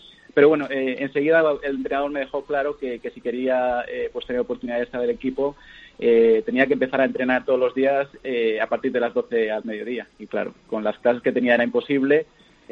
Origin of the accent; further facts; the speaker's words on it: Madrid, Community of Madrid, Spain; moved away; Bueno, yo soy realmente de Madrid. La familia de parte de mi padre es gallega y de parte de mi madre de Valencia. O sea, yo nací justamente en Madrid.